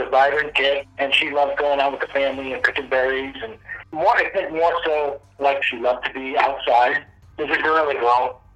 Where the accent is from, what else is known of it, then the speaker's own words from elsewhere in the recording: Brooklyn, New York, United States; born there; I was born in Brooklyn, Coney Island.